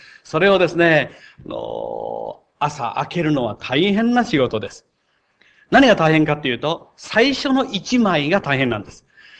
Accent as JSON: {"language": "Japanese", "region": "Kochi", "country": "Japan", "tie": "born or raised there", "said": "大体私の田舎、土佐の高知の、ずっと、アスリ岬の近く、中野浜っていうところにいたんですけども"}